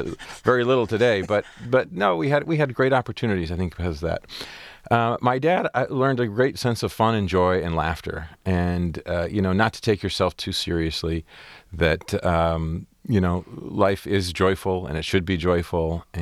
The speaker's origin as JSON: {"language": "English", "town": "Port Huron", "region": "Michigan", "country": "United States", "tie": "born or raised there", "said": "Oh, Jack, I had a great growing up on Lake Huron. It's a beautiful, small community with really great people."}